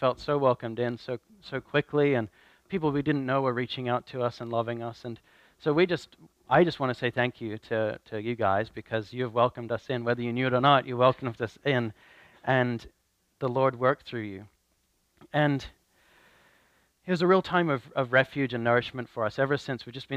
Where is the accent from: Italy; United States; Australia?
Australia; moved away as an adult; I grew up in Australia, and I lived there until 2007, moved to Europe to do missions work over there, and traveled around a little bit. I did some things in Hungary and some things in Austria, and then ended up in the UK, in York.